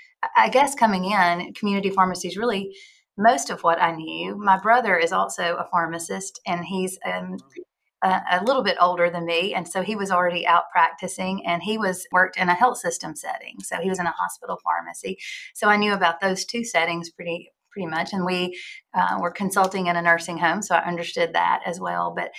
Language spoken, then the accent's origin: English; Pontotoc, Mississippi, United States; I grew up in Mississippi, originally from Pontotoc, Mississippi, which is a small town in northeast Mississippi. It's a charming community.